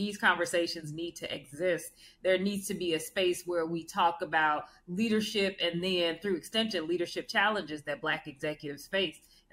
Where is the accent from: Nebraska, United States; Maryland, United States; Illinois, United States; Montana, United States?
Illinois, United States; Chicago; now in Washington, United States; I'm born and raised in Chicago. And when you are from the Chi, it's always in you. You just got to name it out of respect. And my family's still there. I live in D.C. with my partner and his daughter.